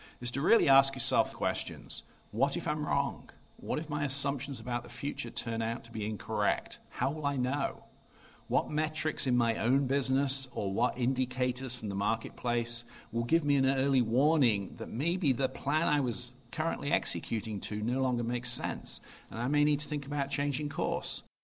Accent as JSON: {"language": "English", "region": "England", "country": "United Kingdom", "tie": "born or raised there", "also_born_or_lived": "London", "moved": "as an adult", "lives_now": "United States", "said": "I grew up in England, spent the first 10 years of my working life working in London in a combination of banking and consulting. Then in 1991, I moved across to the United States"}